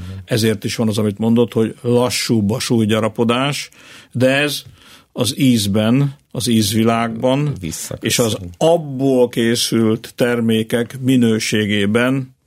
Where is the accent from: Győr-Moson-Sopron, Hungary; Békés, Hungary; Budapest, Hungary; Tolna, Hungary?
Győr-Moson-Sopron, Hungary; Csorna; born there; Tehát a tehenek, és akkor még az én szülővárosom a Csornán három felé mentek.